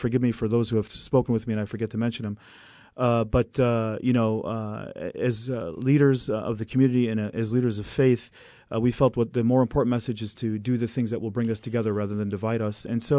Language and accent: English; Detroit, Michigan, United States; I was born and raised in Detroit in the Southfield area and then on into the Bloomfield, West Bloomfield area.